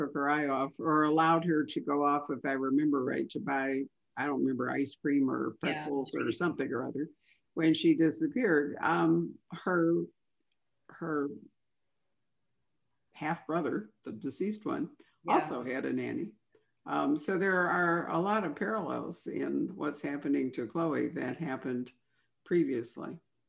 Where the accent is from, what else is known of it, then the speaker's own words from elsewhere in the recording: Winnetka, Illinois, United States; I mean, I'm from Chicago. I'm from Winnetka, actually, north of Chicago.